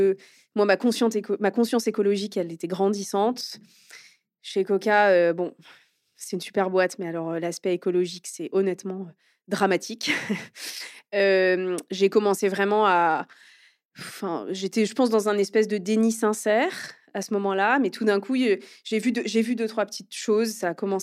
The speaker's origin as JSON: {"language": "French", "region": "Normandy", "country": "France", "tie": "born or raised there", "said": "j'ai 35 ans. J'ai grandi majoritairement en Normandie."}